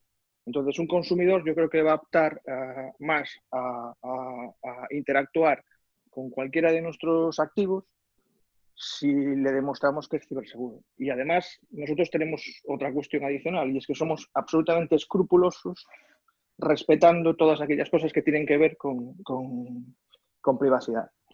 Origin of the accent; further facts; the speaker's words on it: Galicia, Spain; La pregunta te la devuelvo como buen gallego.